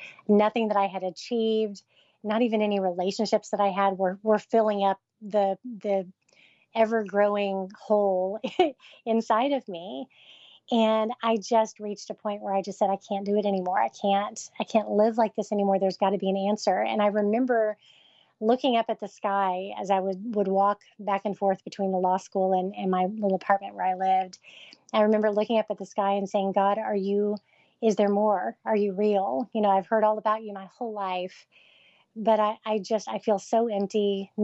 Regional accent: Oklahoma, United States; I grew up in the Bible Belt, you know, Oklahoma

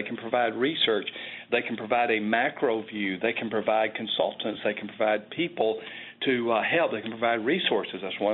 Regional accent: Alabama, United States; accent: southern; I have a southern accent. I sometimes facetiously say I grew up in L.A., which is Lower Alabama. Growing up in Lower Alabama, I was in this small town in South Alabama.

